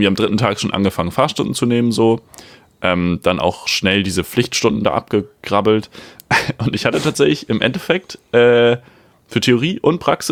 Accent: Schleswig-Holstein, Germany; weil ich komme ja aus dem Schleswig-Holstein, dem ländlichen Schleswig-Holstein. Das heißt, die größte Stadt, durch die ich gefahren bin in der Fahrprüfung, hat 30.000 Einwohner.

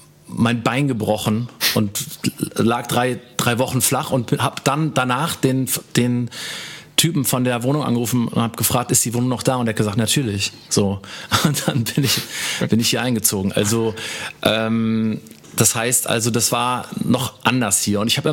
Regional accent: Rheine, North Rhine-Westphalia, Germany; Und zwar, ich komme aus Rheine bei Münster.

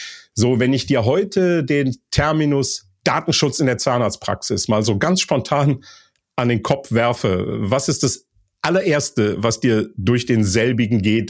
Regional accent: North Rhine-Westphalia, Germany; wie wir hier am Rheinland in meiner alten Heimat so schön sagen

